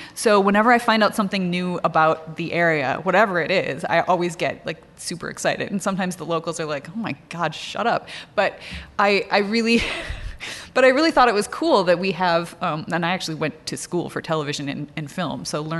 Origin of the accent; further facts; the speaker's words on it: Wisconsin, United States; I come from Wisconsin, so I also have a very deep and powerful relationship with snow.